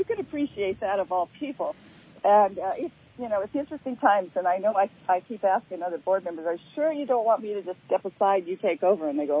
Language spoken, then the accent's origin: English; California, United States; born there; I was born in Kings County.